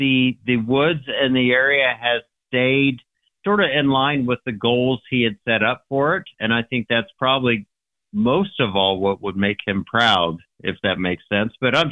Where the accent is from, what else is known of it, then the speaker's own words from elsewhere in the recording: Riley, Indiana, United States; And I grew up in Riley, Indiana, in farm country, and it was farm country. Now it's subdivisions.